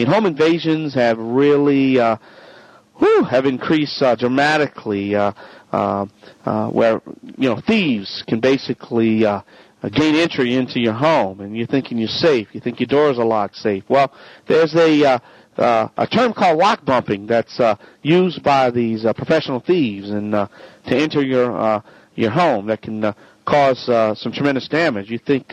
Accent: Louisiana, United States; I'm the originator, not the duplicator …

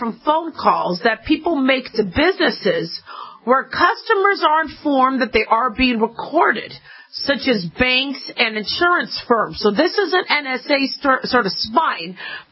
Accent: Phoenix, Arizona, United States; also born or lived in Los Angeles; I was born in LA, but my folks moved to Phoenix, so I grew up in Phoenix.

